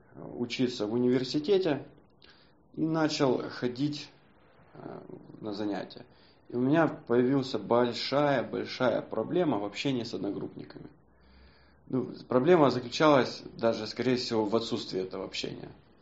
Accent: Zaporizhzhia, Zaporizhzhia Oblast, Ukraine; now in Kyiv, Ukraine; я из Запорожья переехал.

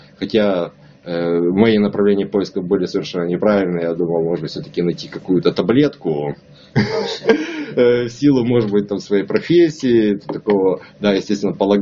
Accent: Lviv, Lviv Oblast, Ukraine; born there; я родился во Львове

